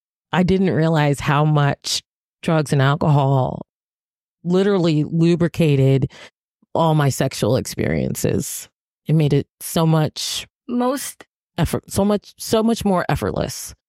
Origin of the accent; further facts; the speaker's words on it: Hoboken, New Jersey, United States; You know, well, I'm from Hoboken.